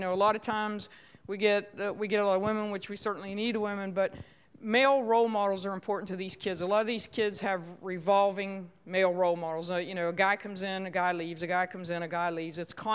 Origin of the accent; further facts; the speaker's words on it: Westernport, Maryland, United States; I actually was born and raised in Western Port, and when I grew up, it was a middle-class town. There was a lot of factories, a lot of jobs, and so there were a lot of families around.